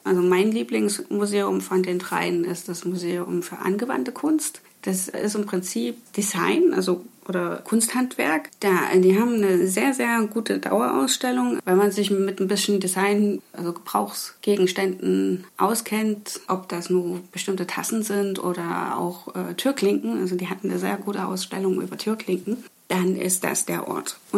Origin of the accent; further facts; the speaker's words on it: Leipzig, Saxony, Germany; gehen wir zurück in meine Heimatstadt Leipzig.